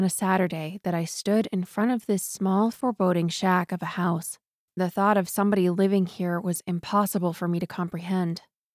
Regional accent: Newport, United States; So my parents built the house that I grew up in Newport

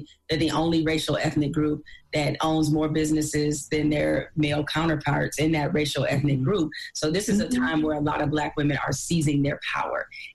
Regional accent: Detroit, Michigan, United States; I'm also from Detroit, and I wasn't always at ESPN.

